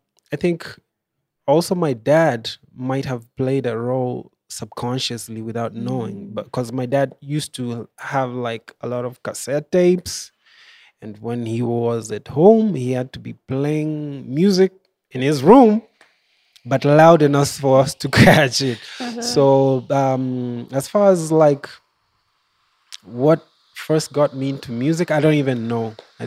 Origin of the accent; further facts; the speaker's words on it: Kawangware, Nairobi, Kenya; So I grew up around Kawangware. Like that's where those are the first memories I remember, somewhere in Kawangware.